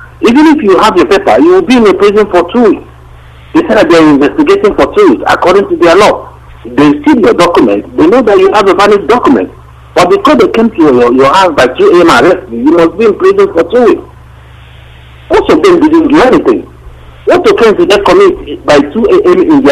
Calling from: Malaysia; I'm calling from Malaysia.

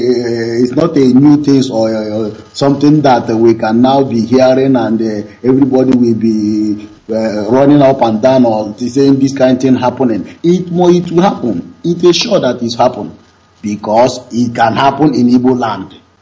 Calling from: Thailand; I'm calling from Thailand.

